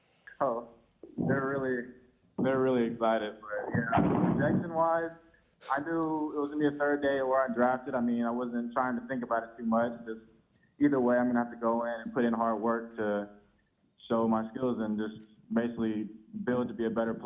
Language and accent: English; California, United States; I grew up in the Bay Area, but just knowing that they have such a great quarterback is amazing for a receiver like me.